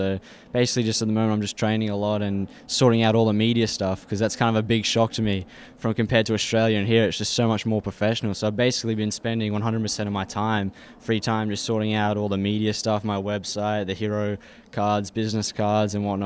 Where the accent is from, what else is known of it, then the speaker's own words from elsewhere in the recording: Boca Raton, Florida, United States; born there; now in West Palm Beach, United States; I'm living with a friend in West Palm Beach at the moment. So I was born in Boca Raton, Florida. So I'm kind of come back home